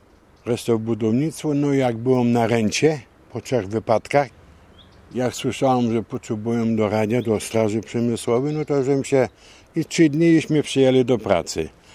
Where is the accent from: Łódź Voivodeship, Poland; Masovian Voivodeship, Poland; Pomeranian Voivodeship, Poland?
Pomeranian Voivodeship, Poland; Gdańsk; born there; Urodziłem się w Gdańsku Wrzeszczu w 1936 roku.